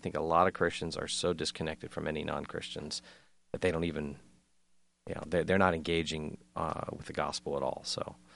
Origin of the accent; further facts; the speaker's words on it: United States; frankly, being an American, going into a Hare Krishna temple is kind of a weird thing.